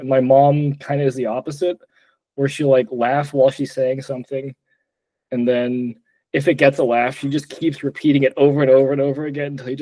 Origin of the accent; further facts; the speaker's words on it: United States; I'm an American, sir.